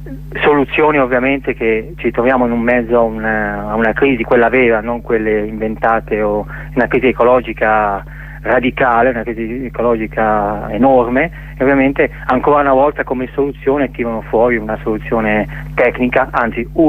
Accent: Bergamo, Lombardy, Italy; io sono di Bergamo

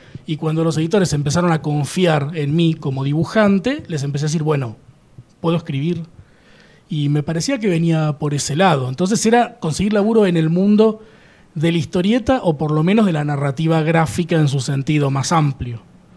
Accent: Córdoba, Argentina; also born or lived in Villa Gesell; Pasé mi infancia en Córdoba, que es de donde soy, y mi adolescencia en Villa Gesell, para elegir lugares.

